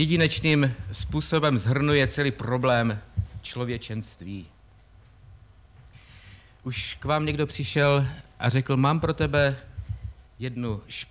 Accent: Moravian-Silesian Region, Czechia; accent: Ostrava; já ještě doufám, že vám nevadí ten můj ostravský přízvuk. Já se budu snažit mluvit dlouze. U nás na Ostravsku se mluví krátce a stručně.

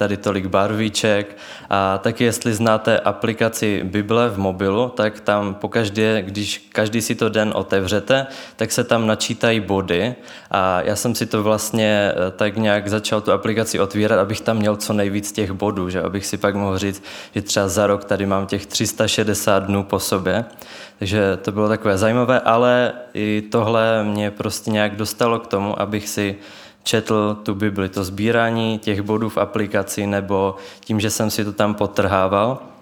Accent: Olomouc, Olomouc Region, Czechia; jsem z Olomouce a možná jste zaslechli celé moje jméno

